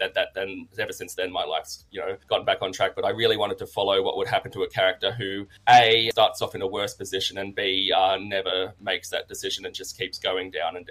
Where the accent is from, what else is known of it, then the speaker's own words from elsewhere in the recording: Sydney, New South Wales, Australia; now in Newcastle, Australia; I'm from Sydney, Australia, and I live in Newcastle, as you said, which is, for those of you who don't know Australia very well, it's just a couple hundred kilometres north of Sydney.